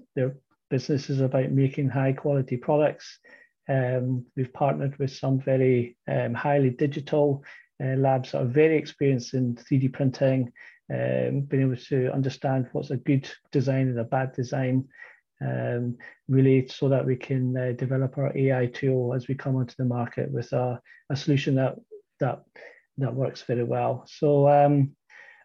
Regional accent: Scotland, United Kingdom; now in Denmark; I'm originally from Scotland. I live in Denmark.

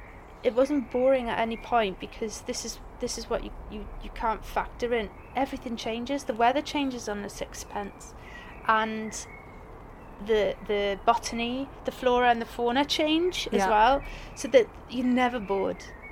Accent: Wales, United Kingdom; I'm, you know, born and bred in Wales. You know, there's no hiding away from the accent and stuff. But I'm from South Wales. I'm a South Wales mongrel.

